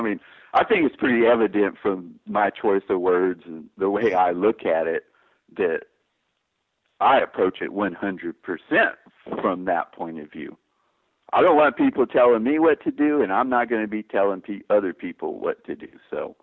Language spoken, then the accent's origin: English; the South, United States; I grew up in the South